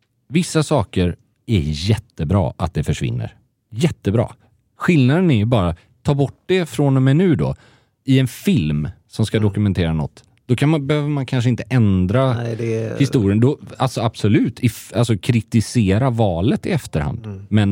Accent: Gothenburg, Västra Götaland County, Sweden; som göteborgare måste man ju säga att skärgården för mig är ju västkusten.

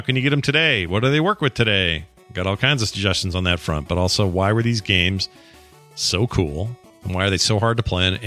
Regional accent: Utah, United States; But hey, I'm from Utah.

